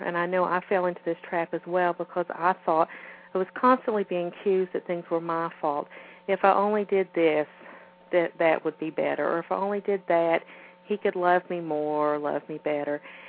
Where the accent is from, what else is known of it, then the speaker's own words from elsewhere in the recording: Appalachia, United States; I grew up in the Appalachian area, Bible Belt area, and that was another thing.